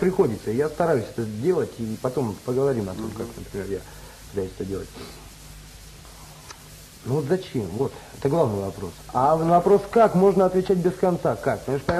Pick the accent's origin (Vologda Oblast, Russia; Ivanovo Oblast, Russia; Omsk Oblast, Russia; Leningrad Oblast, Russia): Vologda Oblast, Russia; Cherepovets; Я сам из Череповца.